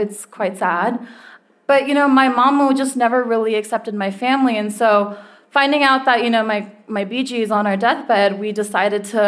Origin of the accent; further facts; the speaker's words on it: India; within my identity of being Indian, I am North and South Indian. My mom is a Punjabi Sikh, and my dad is a Hindu Tamil from Tamil Nadu.